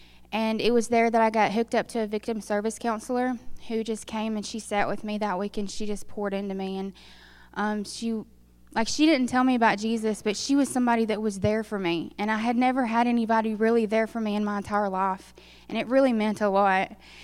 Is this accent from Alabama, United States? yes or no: yes; Coleman, Alabama, United States; I'm from Coleman, Alabama, and if you don't know where that is a very country city in Alabama.